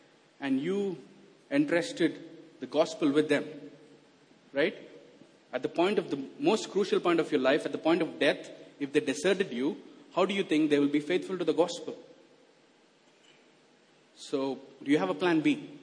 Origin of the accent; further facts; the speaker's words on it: Odisha, India; born there; I was born in Orissa because my dad lived abroad, so my mom was living with my grandparents. So I grew up with missionary background, right?